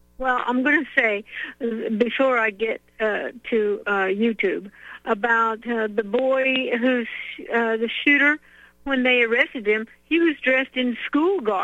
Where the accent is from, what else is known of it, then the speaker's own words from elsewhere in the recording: United States; now in Paris, France; you know, I'm an American. I live in Paris, but when I was in the States in 2007